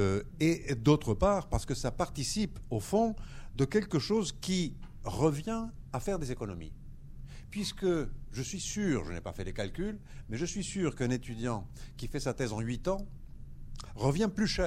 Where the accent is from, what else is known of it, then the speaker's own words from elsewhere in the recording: United States; Parce que je suis américain et je ne suis pas né aux États-Unis.